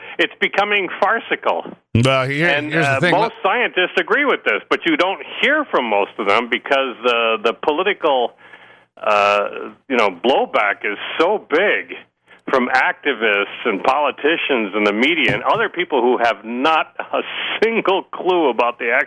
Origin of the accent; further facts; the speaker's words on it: Gaylord, Michigan, United States; born or raised there